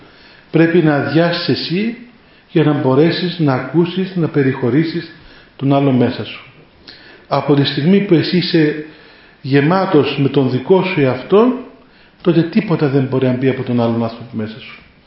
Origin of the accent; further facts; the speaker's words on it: Greece; Και επειδή είμαστε Έλληνες, έχουμε αυτή την ιστορία της επικοινωνίας